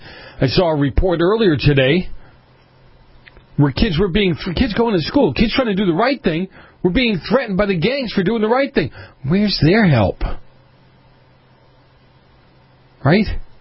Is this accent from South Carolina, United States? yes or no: no; Massachusetts, United States; this is happening in my home state of Massachusetts, where the whacktoids reign supreme.